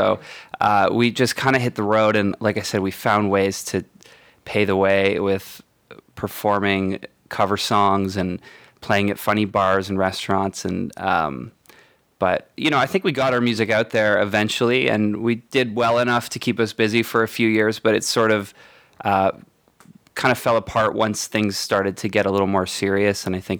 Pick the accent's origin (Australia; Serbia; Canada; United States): Canada; Hamilton, Ontario; I'm from Hamilton, which is just outside of Toronto